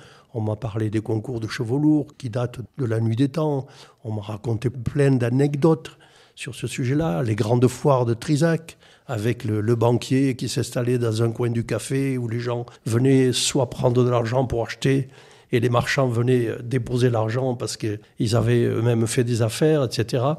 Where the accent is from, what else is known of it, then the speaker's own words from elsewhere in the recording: Occitanie, France; born there; moved away; also born or lived in Gironde; En réalité, je suis Aveyronnais de naissance. Mais j'ai quitté l'Aveyron il y a fort longtemps